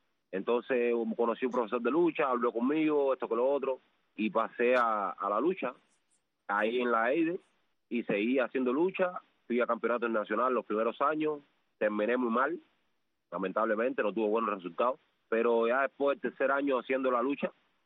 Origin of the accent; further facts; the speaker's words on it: Morón, Ciego de Ávila, Cuba; born there; Yo nací en Ciudad de Ávila, Morón, en un pueblo que hay Morón mismo ahí, que se llama Patria, la isla central. De ahí, de ese humilde pueblo soy yo.